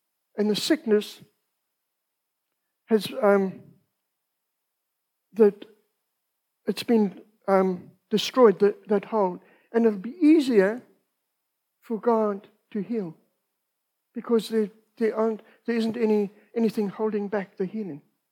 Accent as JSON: {"language": "English", "country": "South Africa", "said": "I'm a South African"}